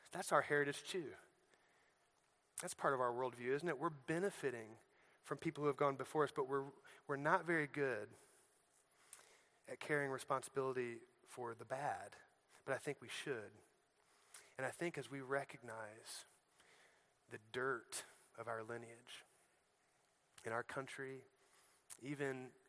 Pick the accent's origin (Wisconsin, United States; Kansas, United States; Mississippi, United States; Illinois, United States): Illinois, United States; moved away; when I had been gone from Illinois for about 10 years, I was in Florida